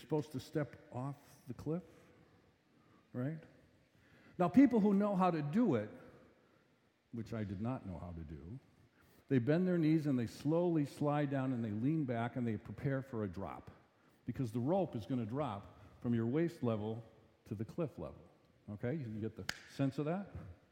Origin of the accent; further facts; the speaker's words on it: Milwaukee, Wisconsin, United States; Now, you know, I grew up in the Milwaukee area. There are no mountains around here.